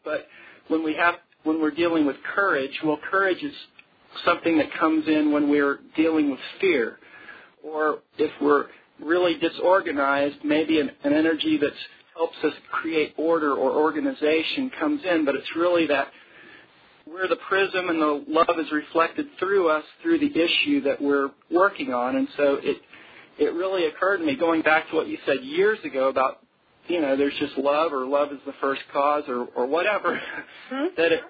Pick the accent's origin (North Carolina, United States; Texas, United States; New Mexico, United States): North Carolina, United States; Yes, I'm from North Carolina, but today I'm in Georgia.